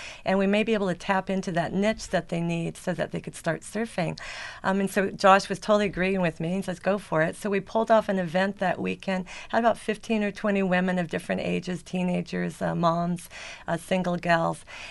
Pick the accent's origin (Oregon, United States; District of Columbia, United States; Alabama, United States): Oregon, United States; Lake Oswego; also born or lived in Seattle; Well, I grew up here in the Northwest, born in Seattle, and grew up outside of Portland in Lake Oswego